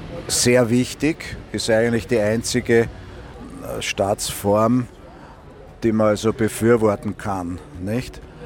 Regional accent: Vienna, Austria; Als Wiener, der also schon 75 Jahre alt ist, kenne ich ja das meiste.

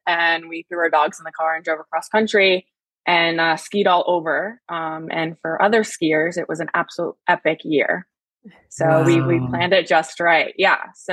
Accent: Rhode Island, United States; But yeah, I'm from Rhode Island originally. So it's a small state. I've lived there basically my whole life.

